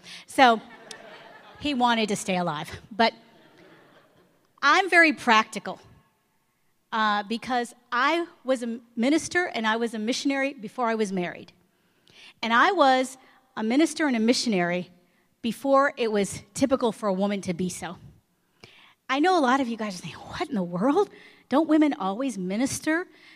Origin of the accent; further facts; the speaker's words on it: Detroit, Michigan, United States; But with me, I'm from Detroit. I'm from a huge Italian family.